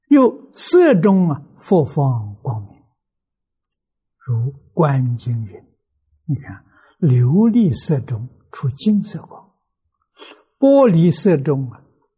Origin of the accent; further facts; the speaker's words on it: China; 我们中国人谚语所说的，心灵佛就到了